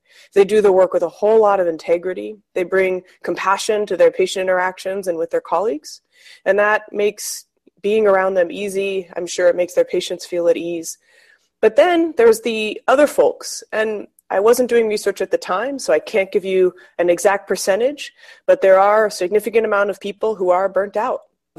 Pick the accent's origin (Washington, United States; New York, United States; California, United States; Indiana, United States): California, United States; San Francisco; I am from San Francisco, so I would often take Christmas shifts because I didn't have to travel home.